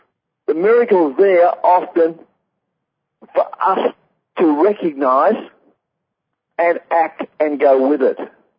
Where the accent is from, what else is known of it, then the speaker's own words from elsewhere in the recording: Australia; I'm here from Australia.